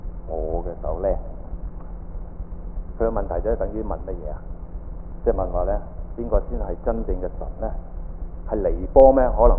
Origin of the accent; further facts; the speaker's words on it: Hong Kong; 其實我哋香港人可能不知道啦嚇